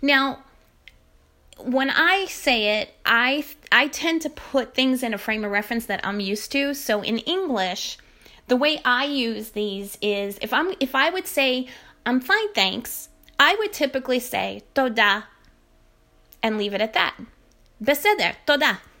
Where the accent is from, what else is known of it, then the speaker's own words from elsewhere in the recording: United States; accent: New York; I am not from Israel, so my Hebrew tends to get tempered a little bit with my New York accent and my New England accent, so bear with me.